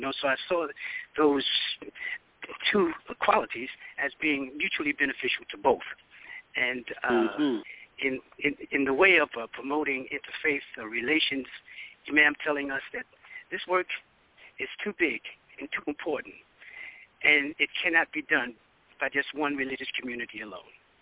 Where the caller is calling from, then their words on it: Cincinnati, Ohio, United States; Yes, it's … I'm calling from Cincinnati.